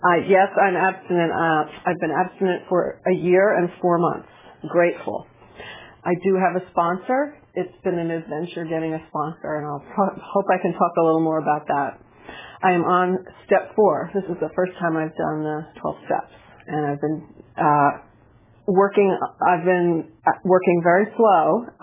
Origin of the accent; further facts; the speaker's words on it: New Jersey, United States; I'm from New Jersey. I'm 58 years old.